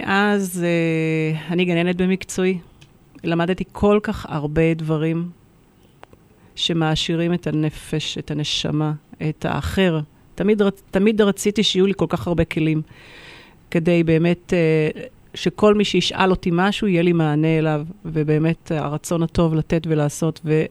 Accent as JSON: {"language": "Hebrew", "town": "Sderot", "region": "Southern District", "country": "Israel", "tie": "born or raised there", "also_born_or_lived": "Ramat Gan / Tel Aviv", "said": "תושבת העיר שדרות. נולדתי וגדלתי בעיר שדרות. ברוך השם, משפחה ענפה. תומכת, אוהבת. עברתי לרמת גן מיד אחרי הצבא"}